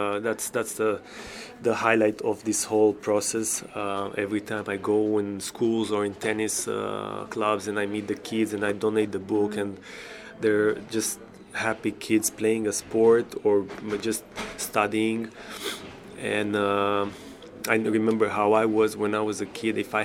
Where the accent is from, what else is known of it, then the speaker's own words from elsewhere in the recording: Romania; I'm from Romania and I see it happening there